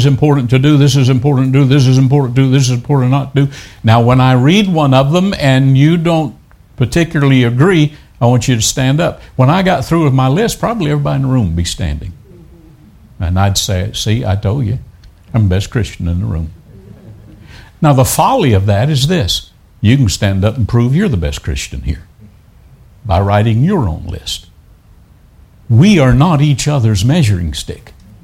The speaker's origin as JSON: {"language": "English", "region": "the South", "country": "United States", "said": "I'm from the South."}